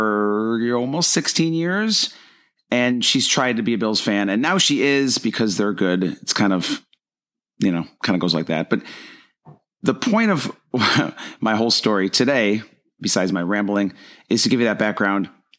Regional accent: Buffalo, New York, United States; I grew up near Buffalo, New York, and I went to school up there at Fredonia State, SUNY Fredonia.

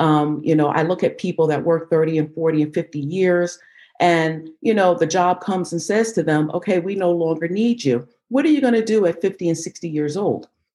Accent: Queens, New York, United States; Well, I grew up originally in New York. I grew up in Queens, New York.

